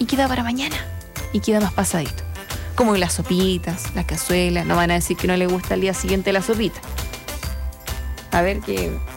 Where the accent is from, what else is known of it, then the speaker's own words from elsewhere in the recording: Chile; Porque como buen chileno, todo lo queremos grabar.